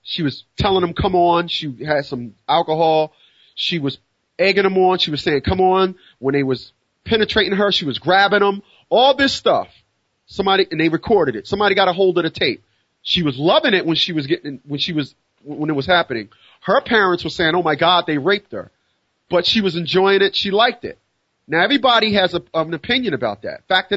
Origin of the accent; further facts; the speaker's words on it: New Jersey, United States; the best people that can make a case about that August 30th show is the residents of Newark, Irvington, and East Orange, New Jersey. That is where I'm from. That's where I'm from.